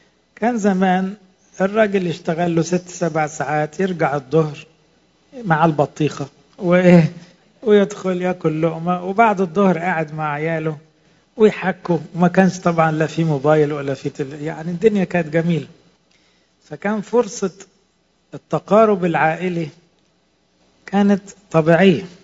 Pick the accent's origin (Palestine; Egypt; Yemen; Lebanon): Egypt; احنا عندنا في مصر